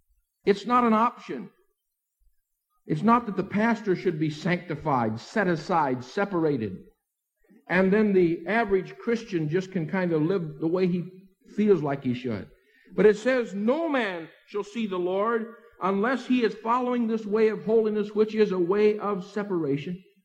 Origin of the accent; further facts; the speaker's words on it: Akron, Ohio, United States; My dad was telling me about a fellow I grew up with back in Akron First Church